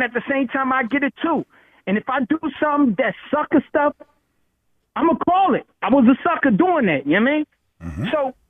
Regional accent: Philadelphia, Pennsylvania, United States; Now, mind you, I'm from Hunter Park.

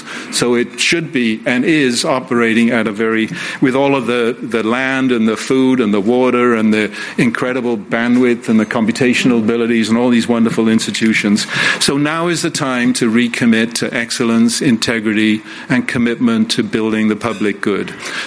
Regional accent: Wales, United Kingdom; I grew up in Wales, which is like 3 million people. It's right on the edge of Europe, if you know the map. And I grew up in an Irish community within Wales, so a Celt within a Celtic fringe.

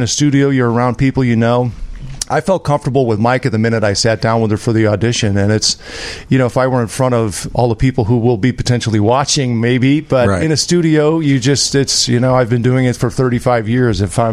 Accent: St. Louis, Missouri, United States; It's a station I grew up watching in St. Louis, and it's just such an iconic place and one of the best cities in the world.

